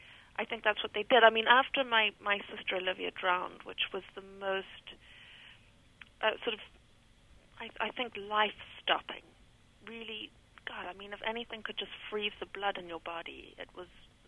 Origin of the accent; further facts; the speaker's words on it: United Kingdom; You know, we're British. We aren't officially supposed to have feelings.